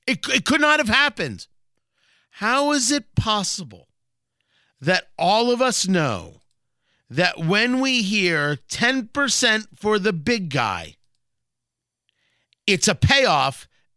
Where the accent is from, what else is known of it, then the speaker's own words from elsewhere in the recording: Brooklyn, New York, United States; born there; I was born in Brooklyn. Being born in Brooklyn did not give me a secret knowledge, no matter what New Yorkers tell you.